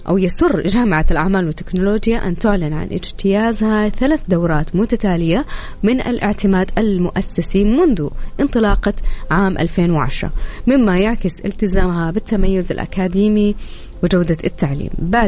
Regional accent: Jeddah, Makkah Province, Saudi Arabia; عندنا في جدة إحنا خارج أصلاً، يعني إحنا خارج الكوكب، خارج المجرة، ما يجينا برد.

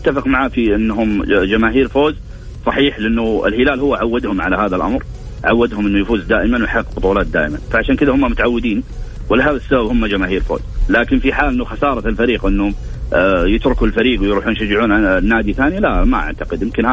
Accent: Saudi Arabia; accent: Saudi; خلينا نقول لك احنا بلهجتنا السعوديه

